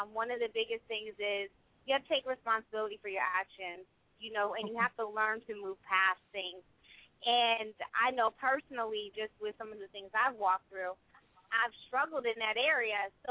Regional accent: New York, United States; When you're really from it, like I was raised in Harlem. I understand the heartache.

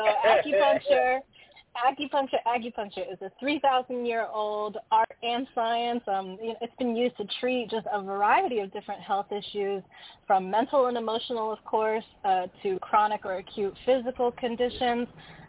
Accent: Greensboro, North Carolina, United States; I come from Greensboro, North Carolina, Mighty Muhammad Mosque number 92.

